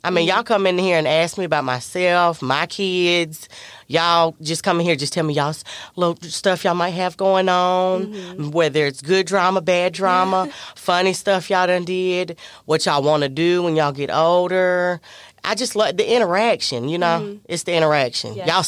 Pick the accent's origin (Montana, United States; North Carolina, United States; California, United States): North Carolina, United States; Charlotte; I'm born and raised in Charlotte.